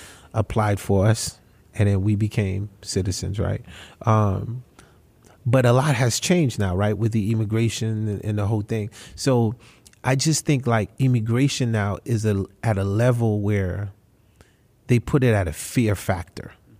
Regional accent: Haiti; now in United States; I mean, I came from Haiti. I have family that have died on the Cuban waters trying to come over to Miami and have not made it, right?

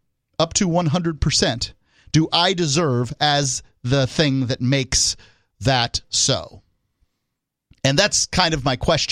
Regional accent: Tampa, Florida, United States; I am from Tampa Bay.

